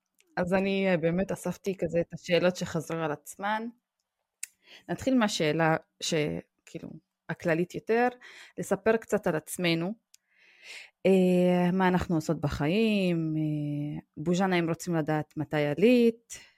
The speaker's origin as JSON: {"language": "Hebrew", "town": "Kafr Sumei", "region": "Northern District", "country": "Israel", "second_language": "Hebrew", "said": "אני בת 28, אני במקור מכפר קטנצ'יק בגליל העליון, אני לא בטוחה, אני בטוחה שכולכם לא מכירים, אבל זה נקרא כפר סמיה, זה ליד פקיעין מעלות."}